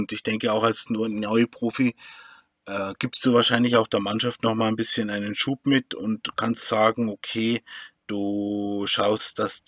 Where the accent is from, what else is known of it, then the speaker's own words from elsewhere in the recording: Bavaria, Germany; born there; ich bin geboren 1985 in der Oberpfalz, in der westlichen Oberpfalz